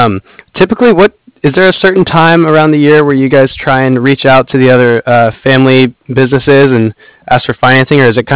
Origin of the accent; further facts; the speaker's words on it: California, United States; I'm from the Bay Area actually.